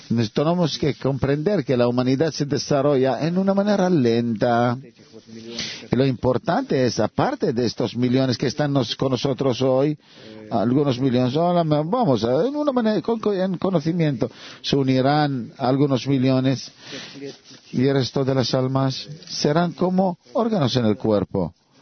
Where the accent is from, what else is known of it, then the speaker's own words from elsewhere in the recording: Moscow, Russia; Spanish is a second language; Soy de Moscú.